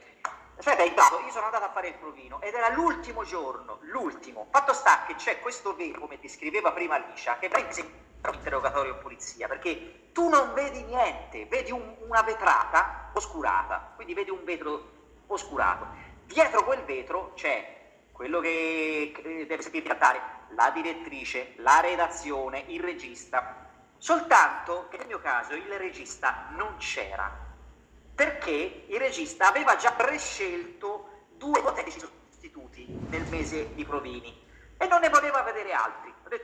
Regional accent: Prato, Tuscany, Italy; also born or lived in Rome; Io lavoravo nel frattempo a Roma, io sono toscano, sono di Prato, però vivevo a Roma

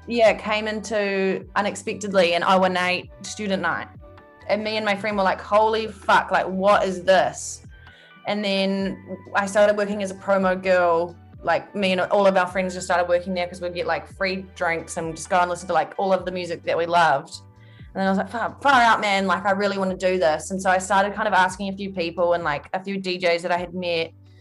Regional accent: New Plymouth, Taranaki, New Zealand; moved away as an adult; So I just remember I moved to Wellington from New Plymouth at 18 to study at Victoria University.

